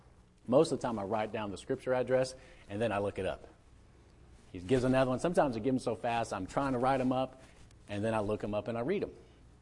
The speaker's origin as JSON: {"language": "English", "town": "Humble", "region": "Texas", "country": "United States", "tie": "born there", "said": "I always thought I was born in Houston. I was born in Humble."}